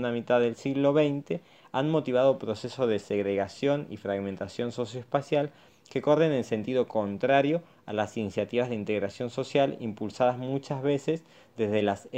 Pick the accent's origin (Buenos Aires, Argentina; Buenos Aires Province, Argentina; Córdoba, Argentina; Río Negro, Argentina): Río Negro, Argentina; Bariloche; born there; nací en Bariloche, soy profesor de historia